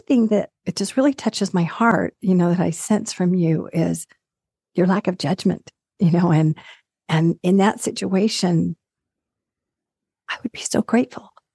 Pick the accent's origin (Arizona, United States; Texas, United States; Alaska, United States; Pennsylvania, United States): Arizona, United States; So I'm from Arizona.